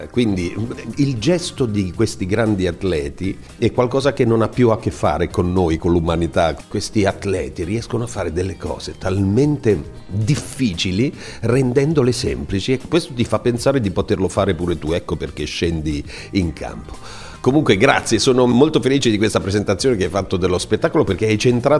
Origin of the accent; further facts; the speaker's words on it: Bari, Apulia, Italy; Io sono di Bari e ho detto tutto, sono nato a Bari quando l'Italia era un paese più corto di quanto non lo sia ora, non c'era ancora internet